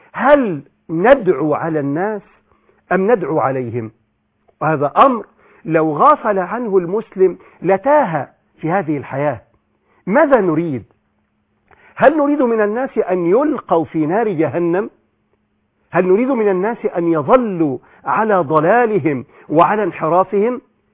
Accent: Egypt; في بلادنا مصر

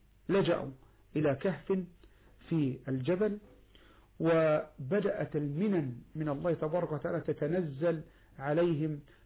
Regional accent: Egypt; بلدنا مصر الحبيبة

